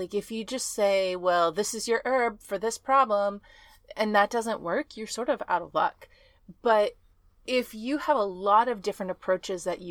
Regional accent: Texas, United States; First off, I grew up in Texas, and so like sea things were not a part of my life, except for like Red Lobster and Long John Silver.

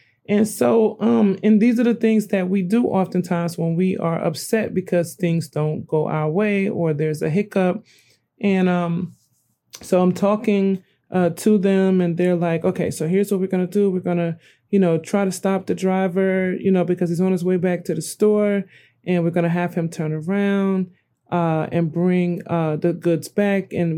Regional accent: New Jersey, United States; I didn't understand because I'm from Jersey. You know what I mean? We don't have apartment houses in New Jersey.

